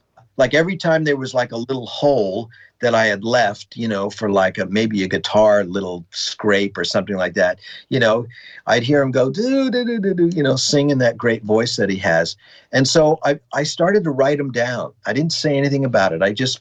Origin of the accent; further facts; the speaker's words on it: Long Island, New York, United States; I loved growing up on Long Island.